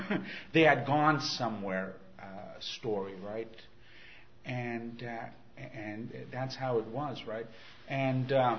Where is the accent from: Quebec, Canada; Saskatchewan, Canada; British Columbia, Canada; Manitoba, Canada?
Quebec, Canada; Montreal; Anyway, so I grew up in Montreal, and I come from a Greek family